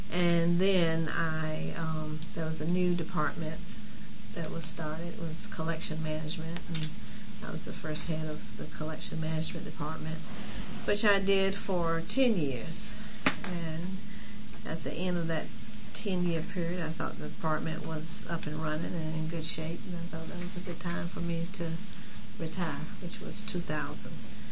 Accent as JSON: {"language": "English", "town": "Raleigh", "region": "North Carolina", "country": "United States", "said": "I'm from Raleigh, North Carolina. I'm from Raleigh, North Carolina."}